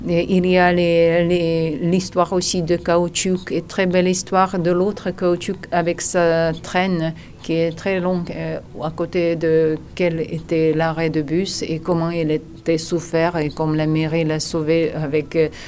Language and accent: French; Azerbaijan; now in Monaco; moi je suis de l'Azerbaïdjan, j'habite ici pendant 5 ans